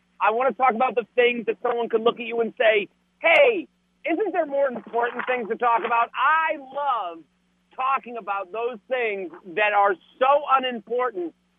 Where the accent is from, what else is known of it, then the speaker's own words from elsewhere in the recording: Boston, Massachusetts, United States; I'm from Boston. EEI is in my childhood.